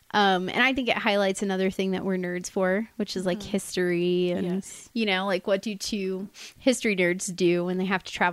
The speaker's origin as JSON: {"language": "English", "region": "East Coast", "country": "United States", "said": "like I'm from the East Coast, and they think that Reno and Vegas are close together."}